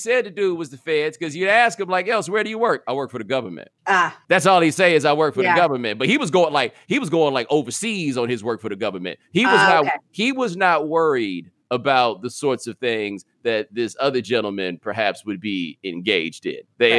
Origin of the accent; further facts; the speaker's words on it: Texas, United States; And again, I'm from Texas